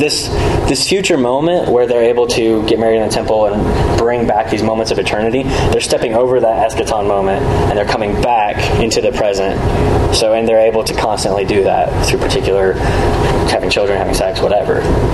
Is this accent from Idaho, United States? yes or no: yes; Pocatello, Idaho, United States; I mean, I was raised in Pocatello, so I was raised around it.